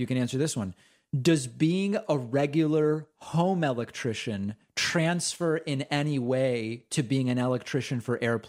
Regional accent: Argentina; moved away; I'm from Argentina. I'm an immigrant from Argentina. I'm part of that group culturally.

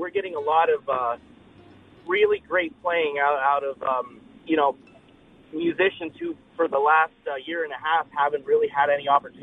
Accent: Johnstown, Pennsylvania, United States; I'm actually from Pennsylvania.

